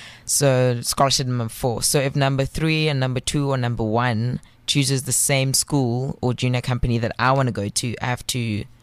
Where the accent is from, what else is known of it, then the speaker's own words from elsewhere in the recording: Pretoria, Gauteng, South Africa; also born or lived in Rustenburg; I was born in Rustenburg, and then I moved to Pretoria for my primary schooling and stuff.